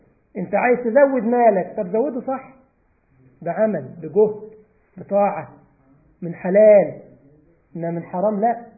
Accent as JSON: {"language": "Arabic", "country": "Egypt", "said": "اوعى تقول اكل العيش يحب الخفيه زي ما عندنا في مصر يقول لك بالفهلاوه"}